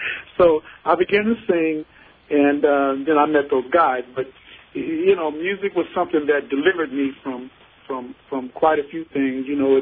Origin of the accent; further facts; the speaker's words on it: Evanston, Illinois, United States; also born or lived in Chicago; I was born in Chicago, but we lived in Evanston. And I went to Evanston High School.